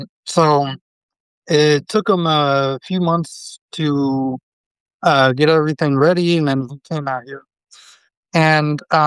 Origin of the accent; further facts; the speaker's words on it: California, United States; I'm from California and he's from California, and that's where he's living.